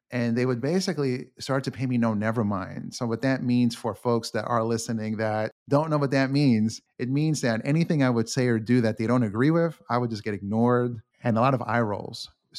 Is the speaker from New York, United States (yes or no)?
yes; Queens, New York, United States; So for example, I grew up in Queens, and so my anxiety and fear was really over bullies.